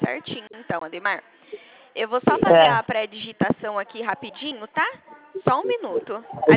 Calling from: Presidente Prudente, São Paulo, Brazil; Eu falo aqui de Presidente Prudente.

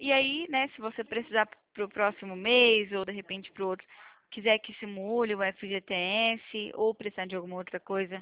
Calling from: Presidente Prudente, São Paulo, Brazil; Eu fico aqui também no interior de São Paulo, em Presidente Prudente.

